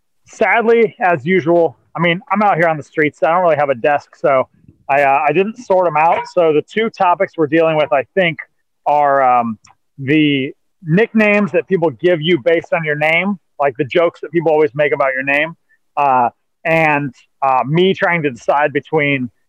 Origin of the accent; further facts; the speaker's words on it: Anaheim, California, United States; I grew up in Anaheim, and people always wanted to put an accent on it, so it rhymed with Jose.